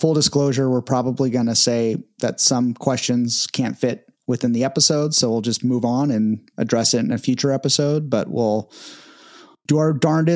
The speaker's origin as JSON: {"language": "English", "region": "California", "country": "United States", "said": "Because I am from California and I have very tender sensitivity to temperature."}